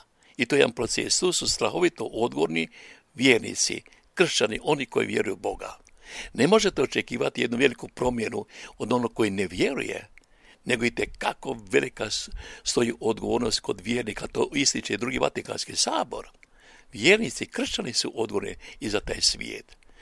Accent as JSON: {"language": "Croatian", "country": "Croatia", "said": "kako da ja ne bi volio, ja kao rođeni Hrvat tamo."}